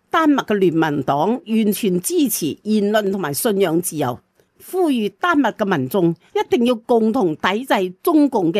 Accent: Hong Kong; 作为香港人系一定要关心噶噃

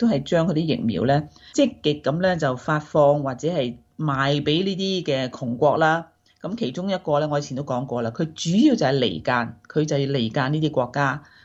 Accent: Hong Kong

